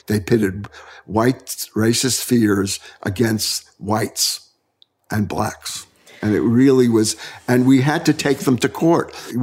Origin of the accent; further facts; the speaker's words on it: Bronx, New York, United States; now in Brooklyn, United States; I grew up in the Bronx, and it took a, it was a psychic change to move to Brooklyn. You know, because Bronxites would never move to Brooklyn in those days.